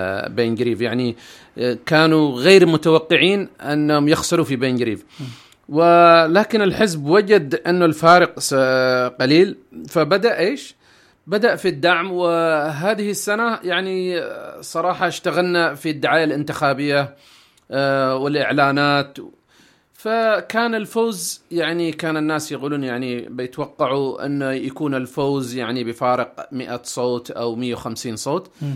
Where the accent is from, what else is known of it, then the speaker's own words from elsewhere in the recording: Yemen; now in United Kingdom; أنا أولا كيمني نعم أفتخر في العادات والتقاليد، ولكن رغم كل هذه الأشياء نحن انتقلنا إلى دولة غير دولتنا، وهناك قانون لهذه الدولة، ونحن الآن في بريطانيا